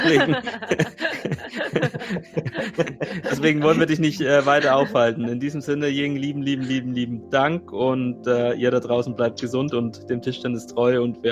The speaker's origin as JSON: {"language": "German", "region": "Bavaria", "country": "Germany", "said": "in meiner fränkischen Heimat in Nürnberg"}